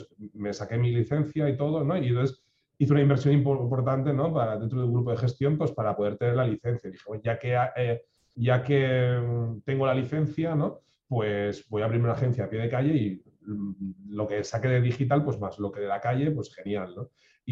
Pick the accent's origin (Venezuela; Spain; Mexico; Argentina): Spain; Tarragona, Catalonia; Nosotros estamos en Reus. Bueno, yo soy de Tarragona, ojo, también, pero tengo la oficina en Reus.